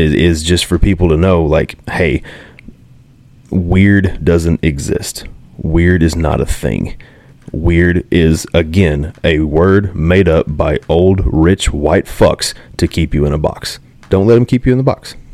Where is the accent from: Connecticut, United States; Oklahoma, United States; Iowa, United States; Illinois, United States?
Oklahoma, United States; you mentioned we're from Oklahoma. This is the reddest state that there is.